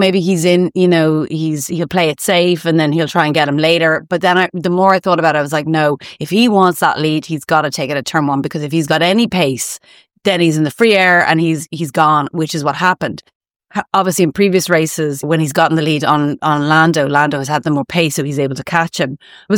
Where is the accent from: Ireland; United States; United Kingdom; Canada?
Ireland; now in Berlin, Germany; So I'm based actually in Berlin in Germany. I'm Irish, obviously, or maybe not obvious to a lot of people